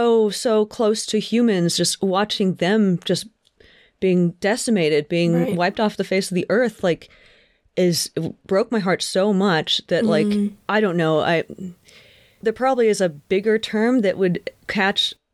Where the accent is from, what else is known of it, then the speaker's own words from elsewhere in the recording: Indonesia; And you know, I grew up in Indonesia